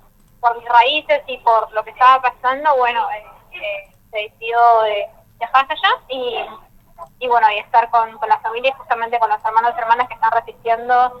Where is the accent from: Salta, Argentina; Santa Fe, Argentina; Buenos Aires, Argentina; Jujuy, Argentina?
Jujuy, Argentina; Si bien tengo familiares allá y soy de Jujuy